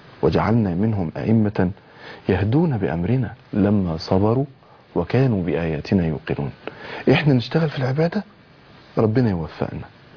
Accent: Egypt; انتوا عارفين المقابر عندنا في مصر غير المقابر في البلاد العربية.

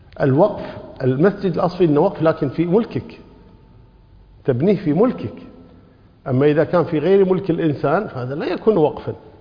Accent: Kuwait; شوفوا عندنا في الكويت كمثال مثلا

